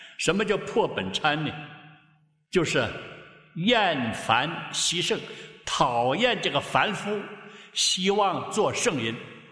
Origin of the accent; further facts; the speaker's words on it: Taiwan; now in United States; 我们从台湾来啊，到了美国啊